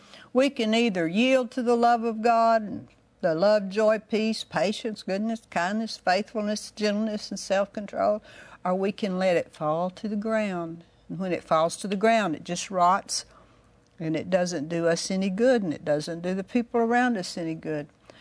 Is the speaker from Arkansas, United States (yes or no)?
yes; Arkansas, United States; I was raised in Arkansas where they were raised peaches. My granddad had peach harvest.